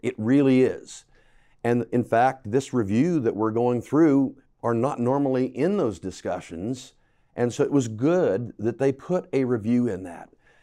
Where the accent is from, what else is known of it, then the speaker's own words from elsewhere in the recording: Indiana, United States; Well, 2015 was when it broke in my home state of Indiana.